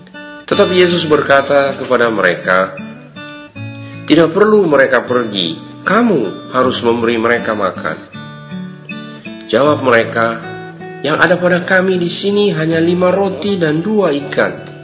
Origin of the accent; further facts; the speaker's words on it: Manado, North Sulawesi, Indonesia; born there; di tempat kelahiran saya di Minahasa, di Manado dan sekitarnya